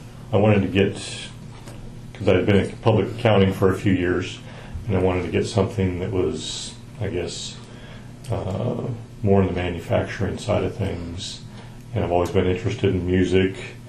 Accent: McMinnville, Oregon, United States; born there; I was born in McMinnville, Oregon, in January 20th, 1960.

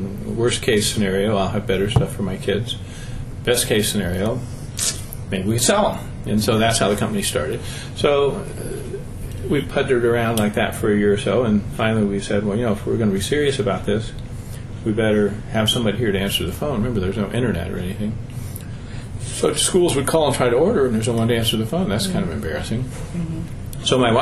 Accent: Midwest, United States; Because we come from the Midwest, and I think most people are this way.

